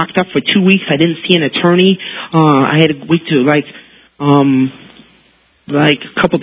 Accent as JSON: {"language": "English", "country": "United States", "moved": "yes", "lives_now": "Canada", "said": "I came from the United States to Canada because I don't agree with a lot of the U.S. foreign policy"}